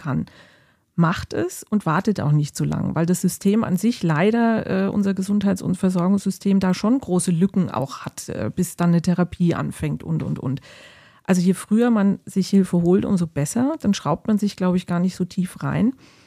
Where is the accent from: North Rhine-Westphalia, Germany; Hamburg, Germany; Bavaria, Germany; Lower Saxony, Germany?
Bavaria, Germany; weil ich kenne das auch noch von da, wo ich herkomme. Da hieß es immer, der war in Lohr.